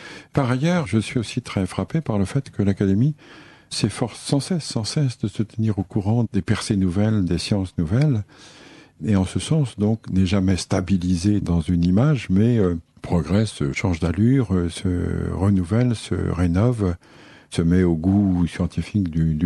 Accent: Brittany, France; born there; parce que je suis né en Bretagne

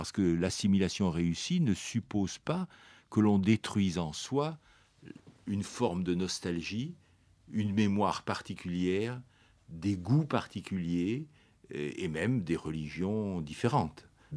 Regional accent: Italy; first language Italian; French is a second language; je parle par exemple très bien ma langue maternelle, la langue de ma mère, c'était l'italien.

